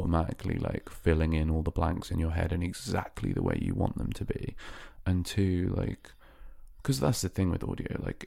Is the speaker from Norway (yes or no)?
no; United Kingdom; But I am a British voice actor, vocal artist, whatever VA actually stands for.